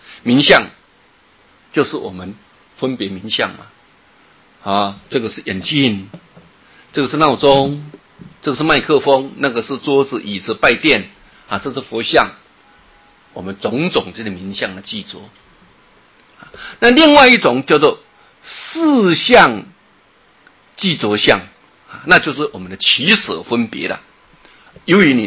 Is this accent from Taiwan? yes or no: yes; Taiwan; 我们台湾人有台湾人的习气，外国人有外国人的他们的认为啊